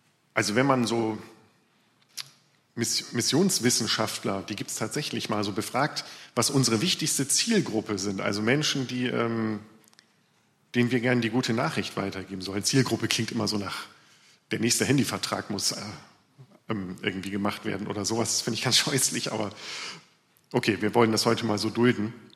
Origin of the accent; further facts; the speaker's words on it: Lower Saxony, Germany; Ich bin kein echter Ossi, ich bin nur Ostfriese.